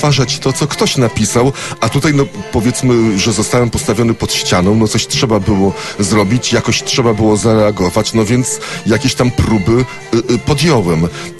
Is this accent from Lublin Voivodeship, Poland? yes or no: no; Gdańsk, Pomeranian Voivodeship, Poland; Ja jestem gdańszczaninem, od samego urodzenia w Gdańsku mieszkam